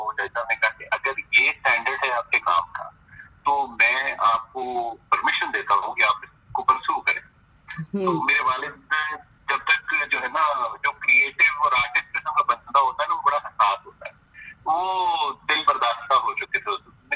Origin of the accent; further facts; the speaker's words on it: Lahore, Punjab, Pakistan; now in Canada; اور میں لاہور سے تعلق رکھتا ہوں، اور کینیڈا میں آلموسٹ 20 سال ہو چلے مقیم ہوں.